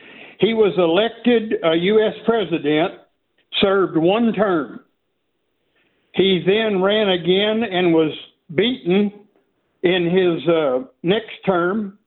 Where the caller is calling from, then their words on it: Brenham, Texas, United States; I'm calling from Brenham, Texas, which is the home of Bluebell ice cream.